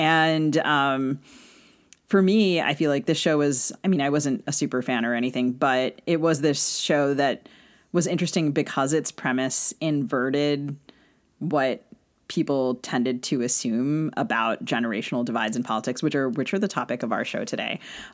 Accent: Bethesda, Maryland, United States; I grew up outside DC in Bethesda, Maryland, so kind of in the world of feds and people who, I don't know, spoke congressional speak very fluently.

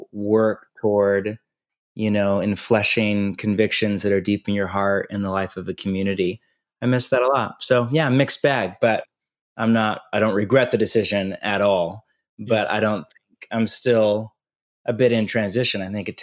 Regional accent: California, United States; I'm from California, you know, always had intended to come back to California for the second half of my life, if possible.

